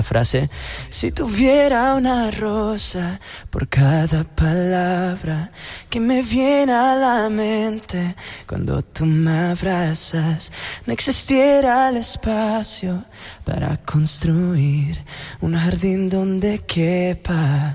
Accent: Italy; Spanish is a second language; yo fui criado en Italia con una familia muy internacional desde que era chiquitito. Mi mamá es italiana, mi papá es alemán, pero se separaron cuando era chiquitito y empecé a hablar en español gracias a una niñera peruana ahí en Italia.

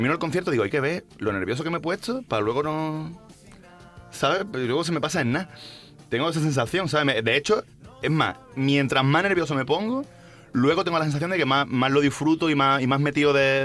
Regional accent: Málaga, Andalusia, Spain; Yo soy de Málaga, vamos.

